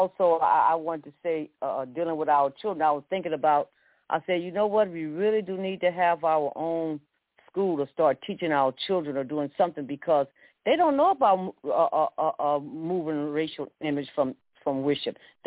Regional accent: Louisiana, United States; You know, growing up in Louisiana, we always had some type of.

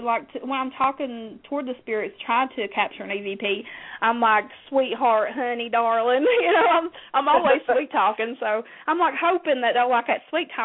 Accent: Virginia, United States; I said, no, I'm from Virginia. You know, up there near West Virginia, where they do have the rivers with the paddling boats

